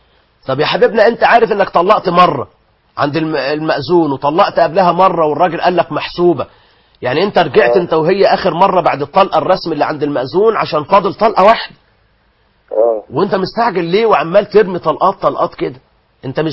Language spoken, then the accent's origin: Arabic; Egypt; أنا شخصيا كمصري